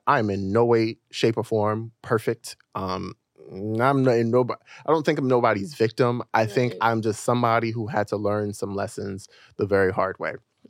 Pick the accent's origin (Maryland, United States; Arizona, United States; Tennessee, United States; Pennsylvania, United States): Maryland, United States; Baltimore; because I'm from Baltimore originally.